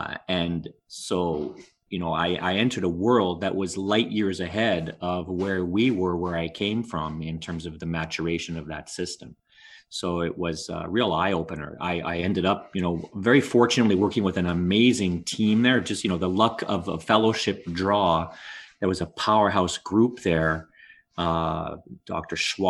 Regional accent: Montreal, Quebec, Canada; grew up my whole life in Montreal. I was I'm born in Ottawa, but really my family moved to Montreal when I was around 1 year old. And I really spent my whole life growing up in Montreal, Montrealer to the core.

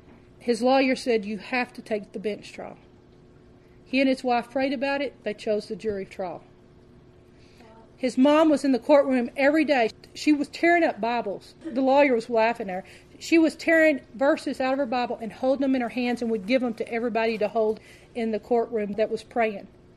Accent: United States; I'm an American. I don't want to see war.

